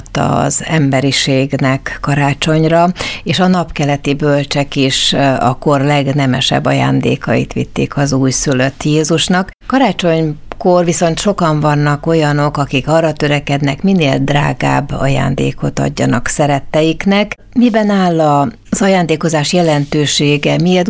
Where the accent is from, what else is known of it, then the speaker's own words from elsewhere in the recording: Uzhhorod, Zakarpattia Oblast, Ukraine; én gyermekkoromat Kárpátalján töltöttem, Ungváron